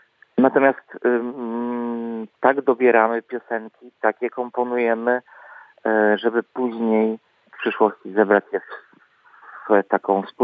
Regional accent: Działdowo, Warmian-Masurian Voivodeship, Poland; Ja przyjechałem z Działdowa, jestem trochę starszy od Mariusza.

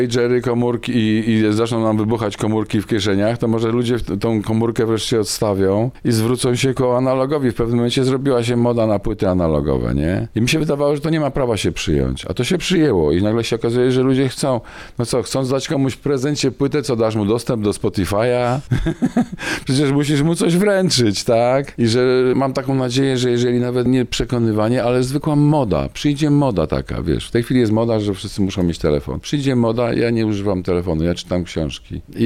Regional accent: Lower Silesian Voivodeship, Poland; born there; dumny z tego, że mam te korzenie wschodnie, nie? Że tam gdzieś tam na tej Ukrainie, gdzieś tam w okolicach Lwowa ta rodzina kiedyś była. Później zostali repatriowani, no i się urodziłem w okolicach Wrocławia już jakby z repatriantów.

